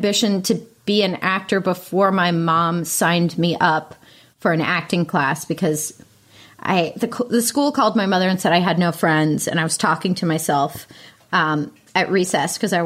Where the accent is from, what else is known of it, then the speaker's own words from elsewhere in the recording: Pittsburgh, Pennsylvania, United States; Pittsburgh, Pennsylvania.